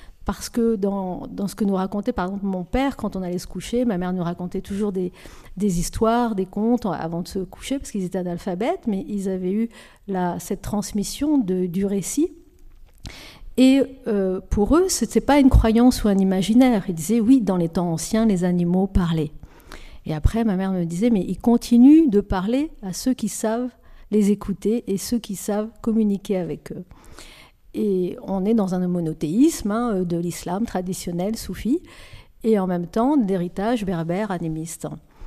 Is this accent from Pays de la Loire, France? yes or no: no; Nogent-le-Rotrou, Centre-Val de Loire, France; born there; je suis née en France, dans l'Eure-et-Loire, à Nogent-le-Rotrou, pas loin d'ici